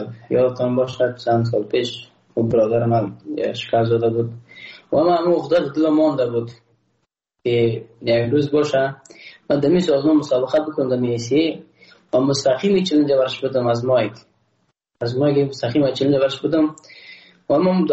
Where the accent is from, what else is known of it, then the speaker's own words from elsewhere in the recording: Afghanistan; ما یک افغان هستم